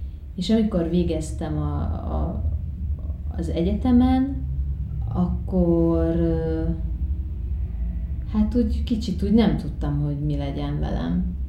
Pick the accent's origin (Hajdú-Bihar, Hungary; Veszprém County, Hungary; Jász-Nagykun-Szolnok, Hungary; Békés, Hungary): Hajdú-Bihar, Hungary; Debrecen; moved away as an adult; now in Budapest, Hungary; debreceni vagyok eredetileg, és akkor elkerültem onnan 19 éves koromban. És hát itt ide jártam Budapestre egyetemre, szociológia szakra.